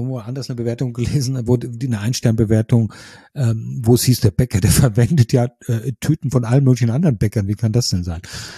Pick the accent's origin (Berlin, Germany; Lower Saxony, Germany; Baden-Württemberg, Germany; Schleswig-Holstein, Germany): Berlin, Germany; Und das sage ich als gebürtige Berlinerin, die entsprechenden Charme von klein auf gut kennt.